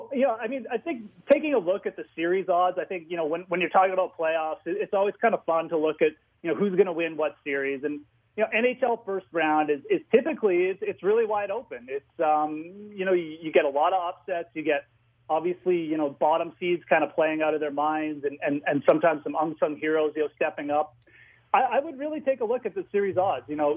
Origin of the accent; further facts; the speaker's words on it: Canada; as a Canadian